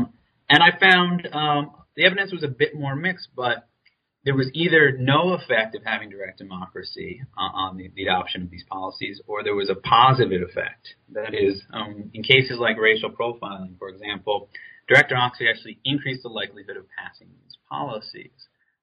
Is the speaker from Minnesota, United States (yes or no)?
no; New York, United States; like my home state here in New York